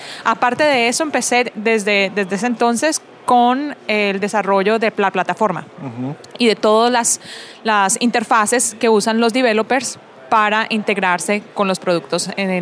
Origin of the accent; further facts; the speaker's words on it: Colombia; ¿sí? Soy colombiana